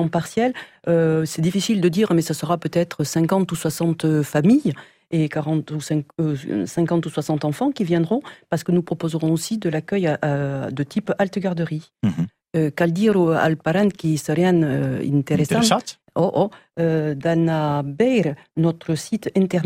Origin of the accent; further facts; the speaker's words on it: Hauts-de-France, France; je suis une vraie ch'ti. Une vraie de vraie. Une vraie de vraie, oui, dans le vrai Nord.